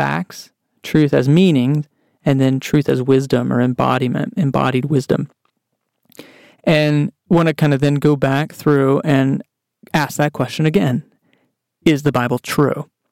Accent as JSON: {"language": "English", "region": "Texas", "country": "United States", "tie": "born or raised there", "said": "I grew up in Texas and had visited several times growing up the Alamo."}